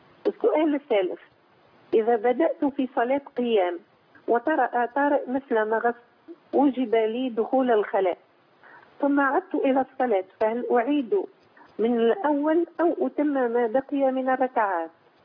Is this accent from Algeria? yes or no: no; Tunisia; أنا من تونس ولا يمكن تحويل أموال من تونس